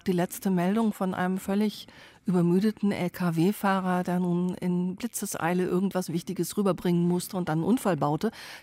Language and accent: German; Northern Germany, Germany; Ich als Norddeutsche kenne immer das Beispiel von den Krabben